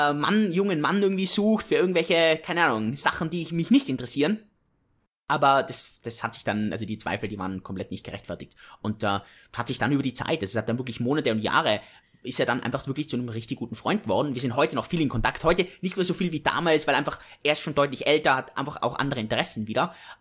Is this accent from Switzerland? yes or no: no; Austria; ich komme aus Österreich.